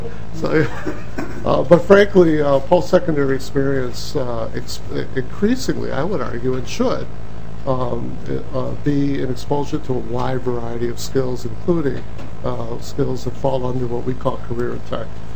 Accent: Chicago, Illinois, United States; I grew up in Chicago

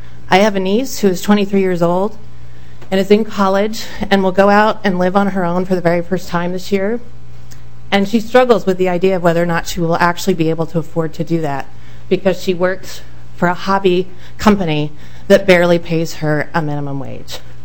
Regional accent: St. Paul, Minnesota, United States; I'm from St. Paul.

